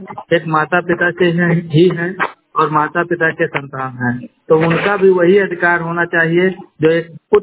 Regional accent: Uttar Pradesh, India; मैं बस्ती जिले का रहने वाला हूँ, ब्लॉक कप्तानगंज।

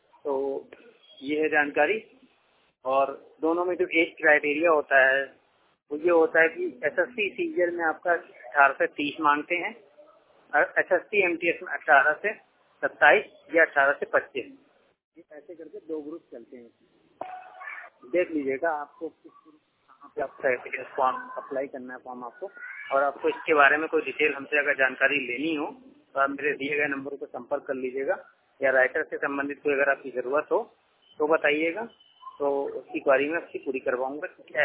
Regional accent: Kanpur, Uttar Pradesh, India; उत्तर प्रदेश कानपुर से बात कर रहा हूँ। यानी कि जो मेरा शहर है वो मैं कानपुर है और स्टेट मेरा यूपी यानी कि उत्तर प्रदेश।

